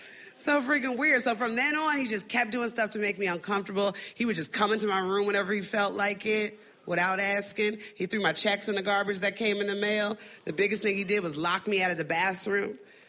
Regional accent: New Jersey, United States; I grew up in New Jersey. I used to love roller skating.

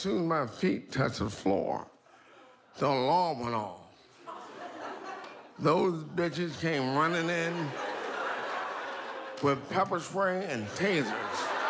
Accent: Philadelphia, Pennsylvania, United States; I'm from South Philly.

